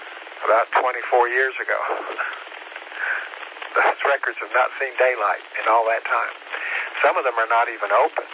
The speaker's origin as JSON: {"language": "English", "town": "Kingsport", "region": "Tennessee", "country": "United States", "tie": "born or raised there", "said": "That would be Bristol, Johnson City, and my hometown of Kingsport."}